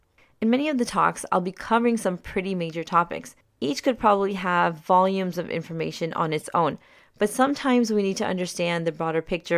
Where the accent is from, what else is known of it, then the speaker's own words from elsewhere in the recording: Maryland, United States; also born or lived in Pakistan; I was born in Pakistan, but came to the U.S. at only 3 years old, and I grew up in Maryland for most of my life.